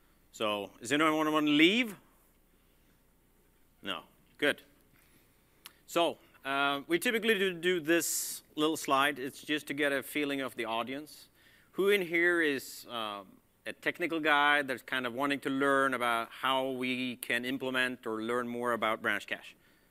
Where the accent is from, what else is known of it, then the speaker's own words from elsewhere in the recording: Sweden; I'm from Sweden.